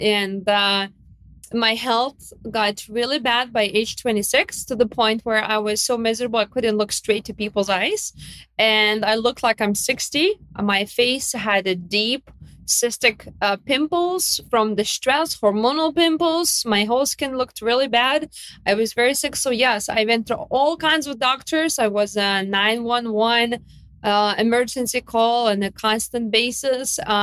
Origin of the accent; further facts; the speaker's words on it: Lithuania; English is a second language; And I am from Lithuania. I was born and raised in Lithuania. I was born actually under Soviet Union